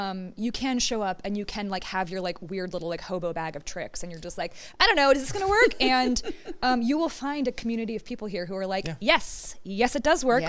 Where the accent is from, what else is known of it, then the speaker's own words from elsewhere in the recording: Tokyo, Japan; now in United States; I grew up overseas in Tokyo in a time when Tokyo was in an economic boom.